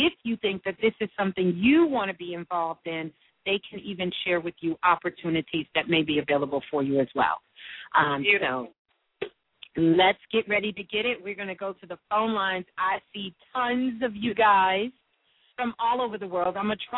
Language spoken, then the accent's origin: English; Brooklyn, New York, United States; I'm from Brooklyn. I'm a Brooklyn girl.